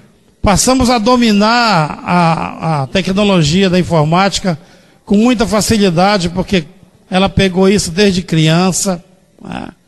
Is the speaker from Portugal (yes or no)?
no; Uberaba, Minas Gerais, Brazil; Sou da cidade de Uberaba, Minas Gerais.